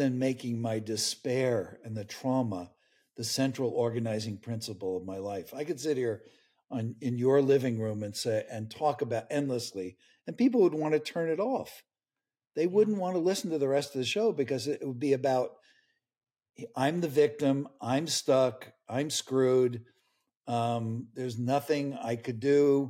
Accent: New York, United States; I'm originally from New York.

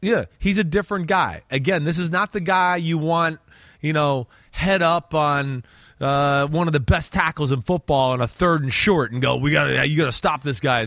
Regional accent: Newark, New Jersey, United States; I got a little experience with like the Greek names growing up in Newark, Jersey.

